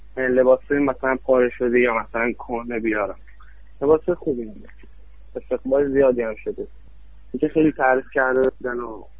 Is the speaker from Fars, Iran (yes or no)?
yes; Kazerun, Fars, Iran; تو کازرونم، تو شهر خودمون کازرونم را بندازیم یه دونه